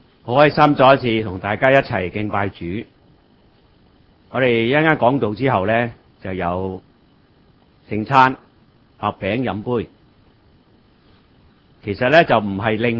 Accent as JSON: {"language": "Cantonese", "country": "Hong Kong", "said": "我哋广东人或者香港人"}